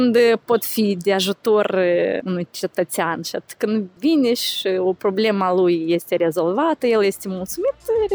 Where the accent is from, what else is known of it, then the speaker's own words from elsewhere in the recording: Ialoveni, Ialoveni District, Moldova; now in Cobolta, Moldova; Sunt venit, eu sunt din Ialoveni. Soțul e băștinaș și ne-am gândit că cu familia să locuim la Cobolta.